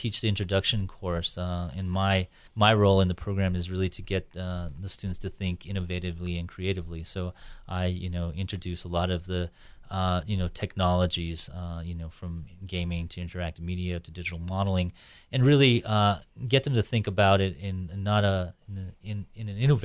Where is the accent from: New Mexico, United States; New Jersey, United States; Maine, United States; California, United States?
New Mexico, United States; Silver City; I actually grew up in New Mexico. I grew up in Silver City, and I started in architecture.